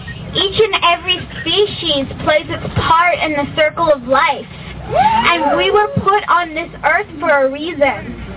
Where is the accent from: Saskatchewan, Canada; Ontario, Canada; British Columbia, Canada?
British Columbia, Canada; I'm 11 years old, and I'm proud to say that I come from the Tlamin Nation.